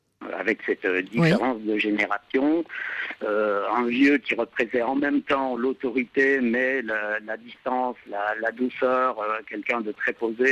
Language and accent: French; Belgium; born there; je suis né en Belgique en 52